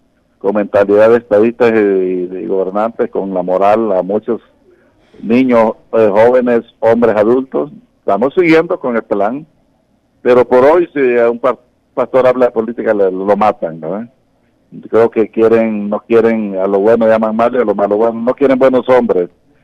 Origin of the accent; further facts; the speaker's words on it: Honduras; no se les puede aislar y menospreciar como hondureños